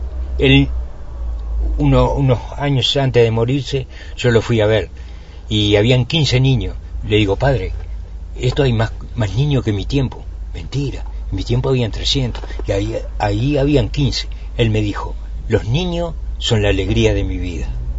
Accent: Tala, Canelones, Uruguay; also born or lived in Melo; yo soy de un pueblo, pero me crié en el otro. Yo soy de Melo, pero yo me crié en el Tala, el gran Tala.

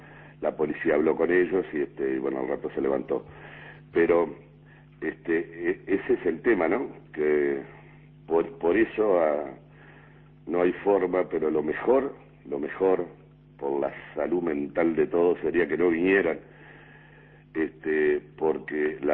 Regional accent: Uruguay; me duele como uruguayo.

